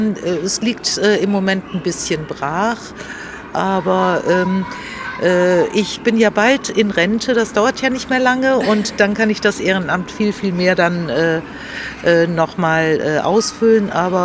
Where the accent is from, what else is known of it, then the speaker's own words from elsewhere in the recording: Greece; Ich komme ja aus Griechenland